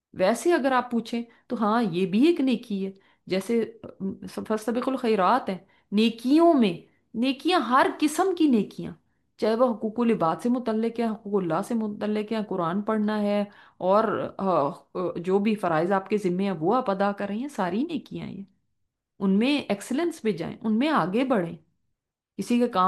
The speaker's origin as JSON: {"language": "Hindi", "region": "Punjab", "country": "India", "said": "प्यारे उस्ताद मैं इंडिया पंजाब से हूँ"}